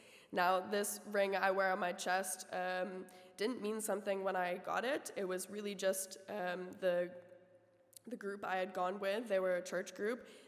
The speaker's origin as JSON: {"language": "English", "country": "United States", "tie": "born or raised there", "moved": "as an adult", "lives_now": "Netherlands"}